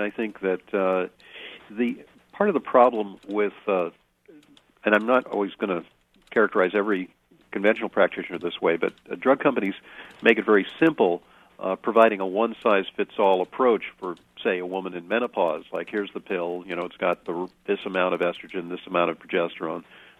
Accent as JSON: {"language": "English", "region": "New York", "country": "United States", "tie": "born or raised there", "said": "But people in my hometown, New York, are pretty nutritionally sophisticated"}